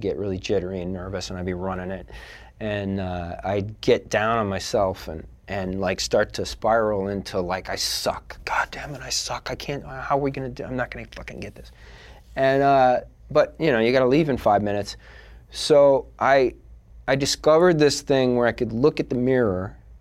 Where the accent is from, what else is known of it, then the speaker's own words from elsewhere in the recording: Midwest, United States; Because I'm from the Midwest and we don't have that, so you just say he's just low key.